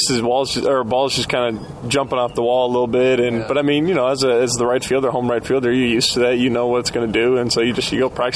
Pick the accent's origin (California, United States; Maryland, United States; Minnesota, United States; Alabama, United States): Minnesota, United States; St. Paul; I grew up in St. Paul, Minnesota, and so baseball season was hopefully, ideally, starting in April